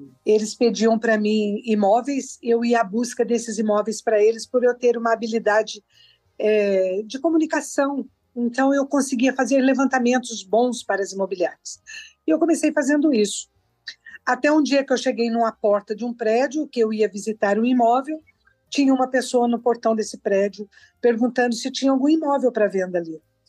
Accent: Sapucaí-Mirim, Minas Gerais, Brazil; Eu sou mineira, sou de Sapucaí Mirim.

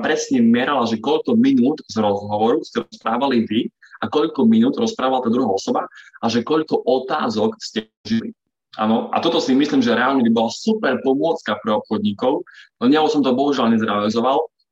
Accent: Košice, Košice Region, Slovakia; spoznal som u nás v Košiciach jedného fakt akože mega bomba úspešného podnikateľa

